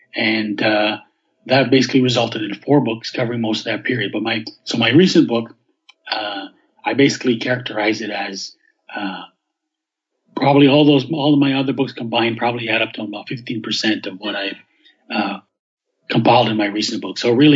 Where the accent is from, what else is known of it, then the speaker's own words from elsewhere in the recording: Montreal, Quebec, Canada; born and raised in Montreal. I'm now living back here again after many years away.